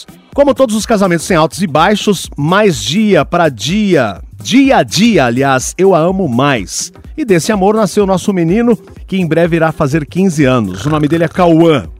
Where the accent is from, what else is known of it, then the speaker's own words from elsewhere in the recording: Portugal; Sou português, moro em Portugal.